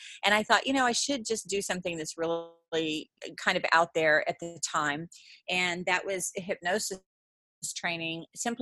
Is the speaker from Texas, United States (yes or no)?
yes; Texas, United States; I'm from Texas